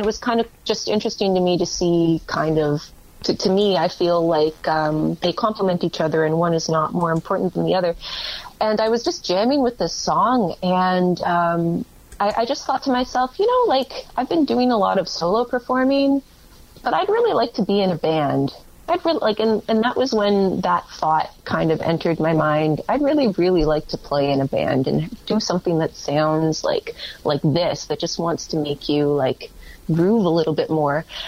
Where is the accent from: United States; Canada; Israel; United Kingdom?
Canada; Ajax, Ontario; also born or lived in Hamilton; I grew up in Ajax, by the way, and then I moved to Hamilton to go to McMaster.